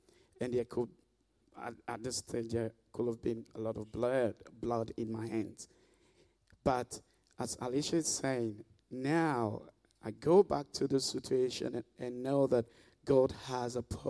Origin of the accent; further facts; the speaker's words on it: Sierra Leone; I grew up in Sierra Leone. It's just in the west coast of Africa.